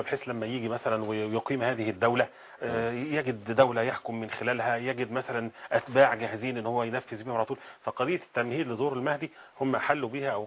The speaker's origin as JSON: {"language": "Arabic", "country": "Iraq", "said": "ظهر عندنا في العراق فكرة تأسيس"}